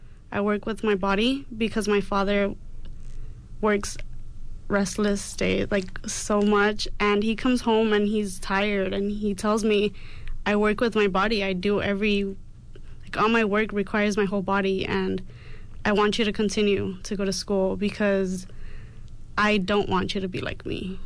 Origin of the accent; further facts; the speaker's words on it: Inglewood, California, United States; being a Chicana, and having difficulties coming from where I come from. I'm from Inglewood, and it's being gentrified, it's being torn down